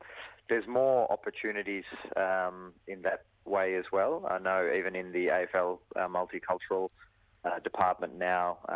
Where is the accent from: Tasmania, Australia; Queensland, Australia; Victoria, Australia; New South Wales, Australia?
Victoria, Australia; Bendigo; From growing up in Bendigo